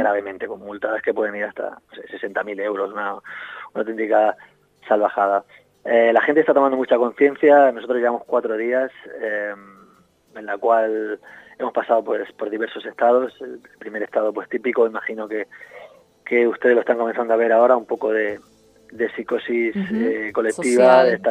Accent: Barcelona, Catalonia, Spain; Sí, los dos somos de Barcelona.

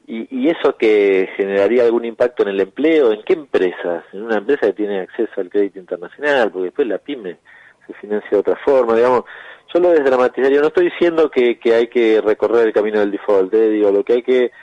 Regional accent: Argentina

